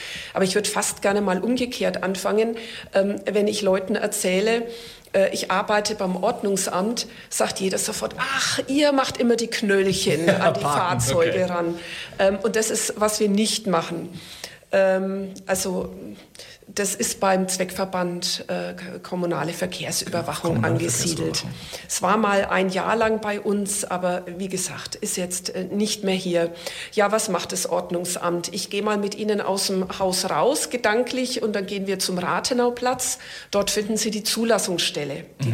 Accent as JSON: {"language": "German", "town": "Nuremberg", "region": "Bavaria", "country": "Germany", "tie": "born or raised there", "said": "Und mir hat es halt ganz gut gefallen, für meine Heimatstadt zu arbeiten, die ich auch sehr liebe. Und dann habe ich relativ schnell bemerkt, es ist zwar einerseits schön, juristische Prozesse für die Stadt Nürnberg zu führen"}